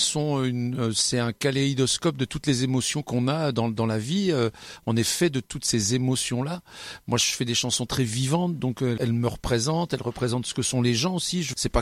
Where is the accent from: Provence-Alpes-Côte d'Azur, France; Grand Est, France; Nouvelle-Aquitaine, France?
Grand Est, France; Sedan; born there; now in Bar-le-Duc, France; Voilà, je suis né à Sedan, mais maintenant j'habite à Bar-le-Duc, en Meuse, dans le Grand Est.